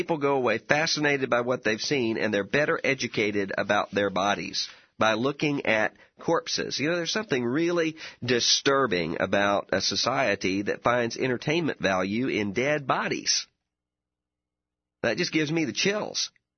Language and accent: English; Mississippi, United States; Mississippi residents, my home state, are the most generous.